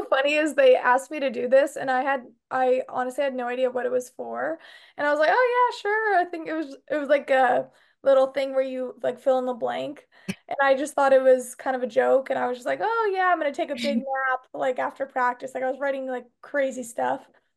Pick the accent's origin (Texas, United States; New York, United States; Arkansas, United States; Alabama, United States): Texas, United States; from Texas, and you're watching College Volleyball Weekly.